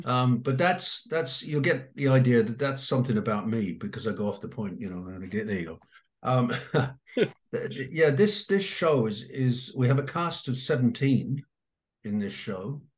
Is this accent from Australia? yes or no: no; Ireland; now in England, United Kingdom; You might have gathered I'm from the Emerald Isle, but I've lived mostly in England